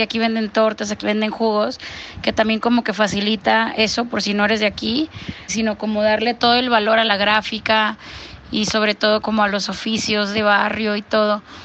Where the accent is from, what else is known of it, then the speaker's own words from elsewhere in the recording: Mexico; independientemente de que también como mexicanos lo disfrutamos y lo vivimos como en la vida del barrio